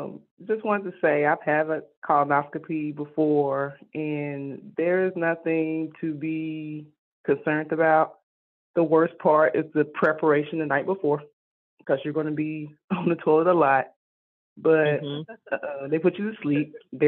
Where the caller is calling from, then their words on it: Gaslamp, North Carolina, United States; in Gaslamp, North Carolina.